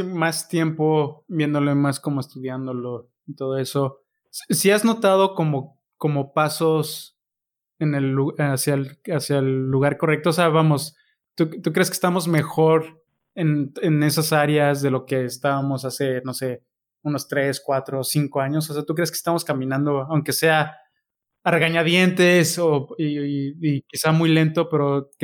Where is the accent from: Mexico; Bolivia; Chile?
Mexico; como mexicanos, si queremos consumir mejor mango, tenemos que recomprarlo de Estados Unidos